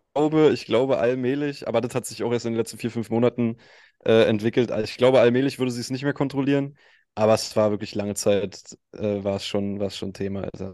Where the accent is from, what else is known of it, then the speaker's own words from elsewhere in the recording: Berlin, Germany; also born or lived in Frankfurt (Oder); Ich bin nicht in Frankfurt Oder groß geworden. Ich bin da nicht groß geworden. Ich bin mit wirklich ganz staatlich zu meinem zweiten Geburtstag nach Berlin gezogen.